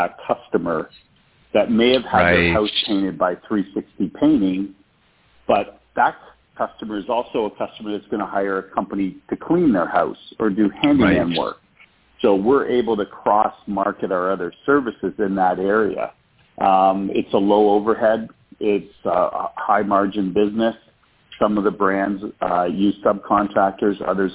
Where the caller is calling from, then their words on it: Charlottesville, Virginia, United States; Charlottesville, Virginia.